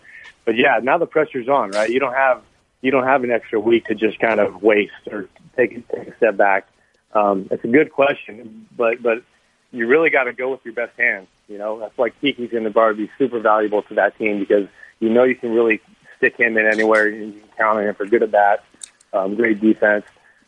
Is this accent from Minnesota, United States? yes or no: no; Riverside, California, United States; I grew up in Riverside, so we would go watch him there